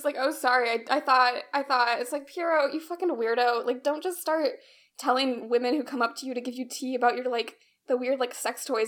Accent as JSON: {"language": "English", "country": "United States", "said": "Yeah, we're American."}